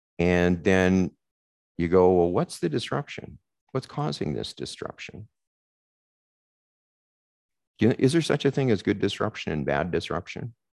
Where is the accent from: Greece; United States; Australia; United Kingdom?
United Kingdom; England; I'm English.